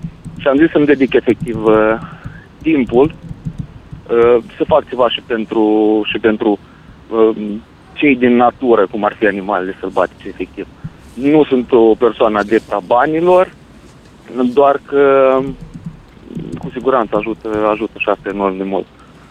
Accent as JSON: {"language": "Romanian", "region": "Suceava County", "country": "Romania", "said": "Vă sunt de la Suceava, din inima munților."}